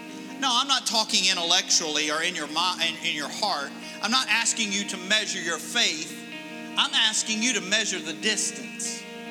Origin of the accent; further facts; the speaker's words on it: Panama City Beach, Florida, United States; It's where I grew up in Northwest Florida. It's Panama City Beach.